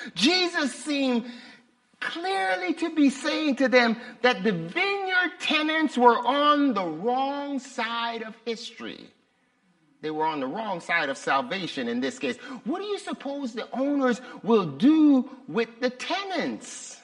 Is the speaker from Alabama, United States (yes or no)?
no; Los Angeles, California, United States; And when we were growing up in South Central LA, we were in the hood.